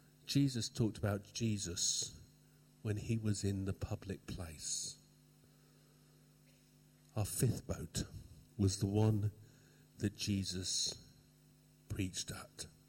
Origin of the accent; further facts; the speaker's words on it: Torbay, South West England, United Kingdom; when I was growing up in Torbay, we used to have the boat service every Sunday night in Torbay.